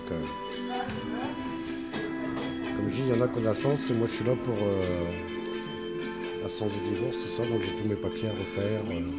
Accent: Saint-Pierre, Réunion; Oui, mais moi, je suis de Saint-Pierre, on appelle ça les petits zef.

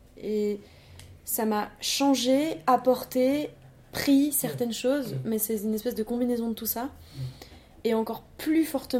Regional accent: Switzerland; moi ça m'arrivera jamais parce que moi je suis suisse

